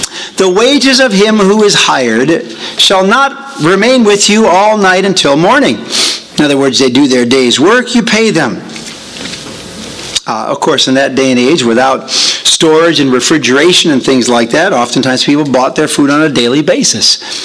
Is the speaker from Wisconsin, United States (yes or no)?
yes; Wisconsin, United States; It's a bit sad because it comes from my home state of Wisconsin.